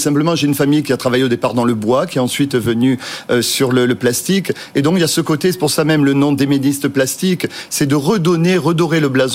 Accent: Southern France, France; accent: southern French; Vous voyez, je viens du Sud, il y a un petit peu l'accent.

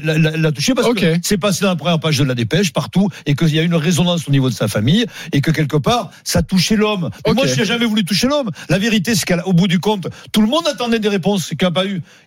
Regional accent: Cahors, Occitanie, France; moi, je suis né à Cahors. Dans la même clinique que mon oncle, on est caducien tous les deux.

